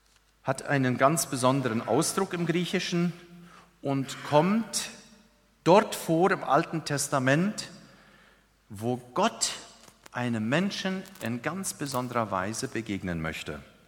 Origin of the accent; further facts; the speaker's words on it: Paraguay; German is a second language; Ich bin in Paraguay aufgewachsen. Ich weiß, was meins ist und deins, aber ihm und ihn. Und darum bitte ich um Entschuldigung, wenn ich sprachlich da meine Mühe habe.